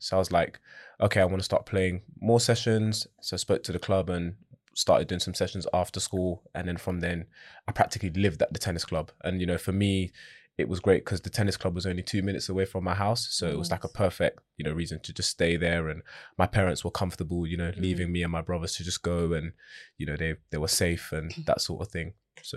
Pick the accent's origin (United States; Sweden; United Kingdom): United Kingdom; Camberwell, London; Yeah, so for me, I grew up in Camberwell